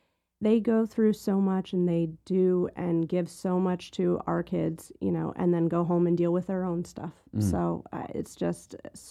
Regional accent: New Jersey, United States; also born or lived in South Florida; Well, born and raised in New Jersey and then... New Jersey? Yep. And then South Florida for 15, 16 years.

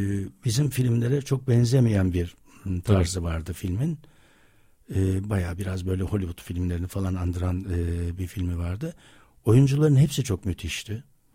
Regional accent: Istanbul, Turkey; also born or lived in İzmir; İzmir'de doğdum, ondan sonra İstanbul'a geldim, tekrar bir işte bir Merzifon'a gittik falan, sonra geldik şeye, İstanbul'a.

